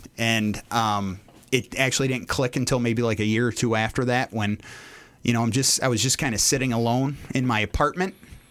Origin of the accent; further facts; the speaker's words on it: Lapeer, Michigan, United States; But since we're in Lapeer, and it's my hometown, I didn't want to go up cold in my hometown.